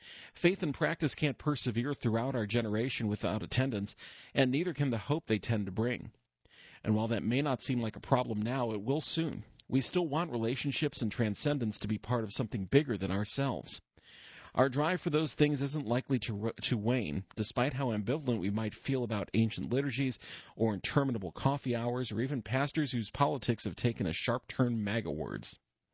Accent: Canada; now in United States; I'm also an evangelical Christian, and I'm Canadian

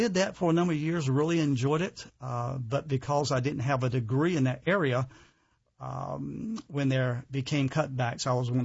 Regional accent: Henderson, North Carolina, United States; now in Raleigh, United States; I grew up in Henderson, North Carolina, which is probably about an hour north of Raleigh. Okay. You know, a very rural community.

